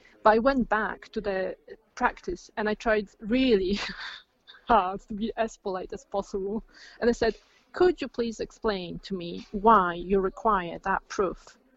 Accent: Poland; English is a second language; they hear my accent and they say, "So where are you from?" And there's always this kind of a, like, you know, I say I'm from Poland

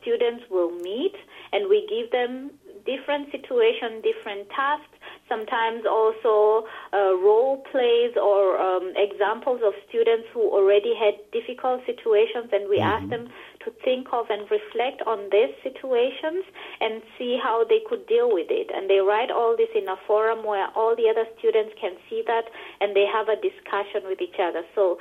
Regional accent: Kenya; I, as a Kenyan

